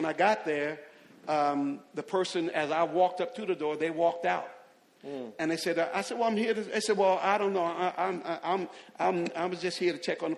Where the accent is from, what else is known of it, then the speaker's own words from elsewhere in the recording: Jersey City, New Jersey, United States; now in South Carolina, United States; even though I'm from Jersey City, New Jersey